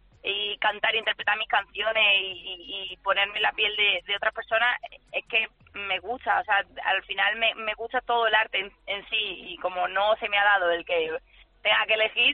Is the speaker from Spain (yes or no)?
yes; Seville, Andalusia, Spain; en mis primeras canciones también digo que soy de Triana. Siempre la verdad que meto de dónde soy, porque estoy orgullosa de ser andaluza.